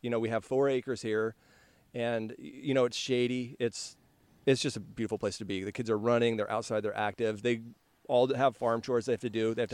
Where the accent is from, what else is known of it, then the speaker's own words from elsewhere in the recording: Alaska, United States; I am from Alaska.